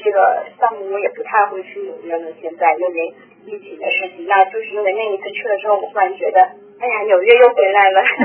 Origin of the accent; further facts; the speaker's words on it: Suzhou, Jiangsu, China; 小时候在一个小苏州吧，我从苏州来，在一个苏州小城市这样长大